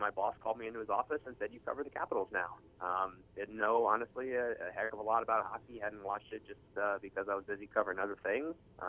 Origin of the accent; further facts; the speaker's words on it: Falls Church, Virginia, United States; covering sports when I was about 15 or 16 for a local newspaper called Falls Church News Press in my hometown in Northern Virginia.